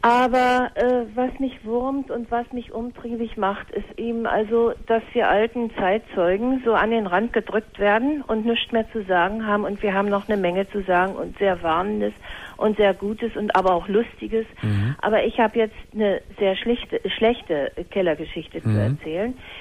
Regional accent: Berlin, Germany; Ich bin Berlinerin.

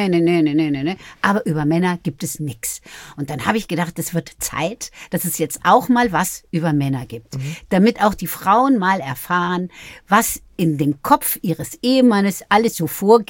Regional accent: Bavaria, Germany; now in Berlin, Germany; Nee, ich bin immer noch eine Bayerin, aber ich bin auch eine Berlinerin.

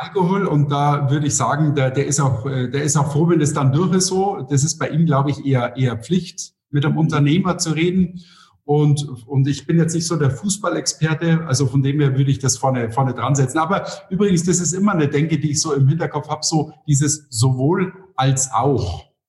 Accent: Munich, Bavaria, Germany; also born or lived in Berlin; Ich bin wieder zurück in meine Heimatstadt nach 2 Jahren.

